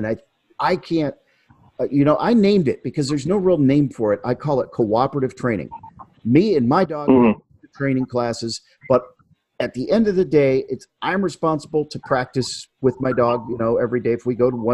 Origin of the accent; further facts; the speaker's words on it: Alaska, United States; I grew up in Alaska. I grew up around Malamutes.